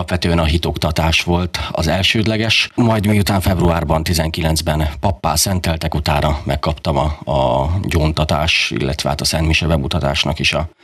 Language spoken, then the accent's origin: Hungarian; Baja, Bács-Kiskun, Hungary; Bajai vagyok, Baján születtem, ott is éltem, általános és középiskolai tanulmányaimat is ott végeztem, katolikus iskolában